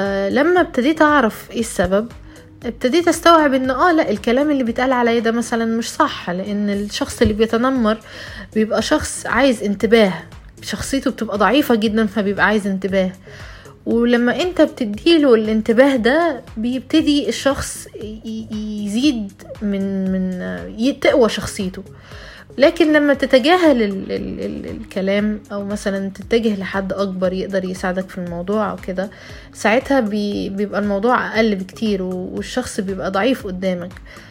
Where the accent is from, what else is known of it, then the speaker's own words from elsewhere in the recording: Egypt; accent: Egyptian; Arabic is a second language; بقيت اتكلم سعودي، ما بقيتش عايز اتكلم مصري، بقيت اتكسف، ما بقيتش احب ان انا مصرية